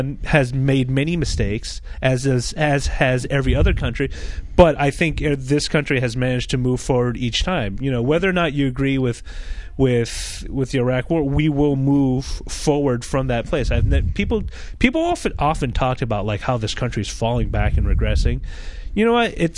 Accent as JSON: {"language": "English", "country": "United States", "said": "people say, oh, your nationality. I say, oh, I'm American."}